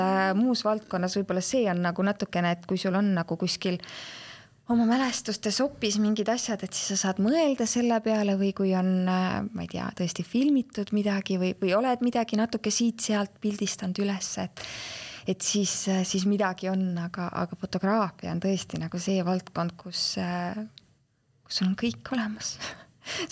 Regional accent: Haapsalu, Lääne County, Estonia; now in Kohila, Estonia; Kohila ma ju elan seal, Haapsalu on mu kodulinn või lapsepõlvelinn, eks ole, kogu mu pere on seal

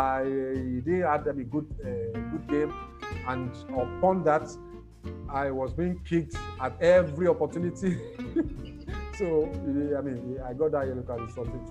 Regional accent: Ibadan, Oyo, Nigeria; Shooting Stars was my club from youth, and I'm from Ibadan, my blood is Shooting Stars.

